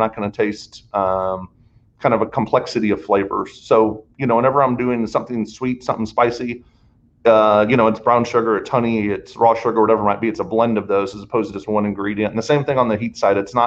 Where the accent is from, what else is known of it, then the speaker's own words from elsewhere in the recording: St. Louis, Missouri, United States; I'm originally from St. Louis. They consume more barbecue sauce per capita than anywhere in the world.